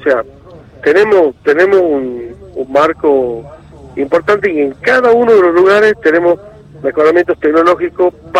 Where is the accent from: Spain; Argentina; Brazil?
Argentina; Tucumán; pero yo vengo de Tucumán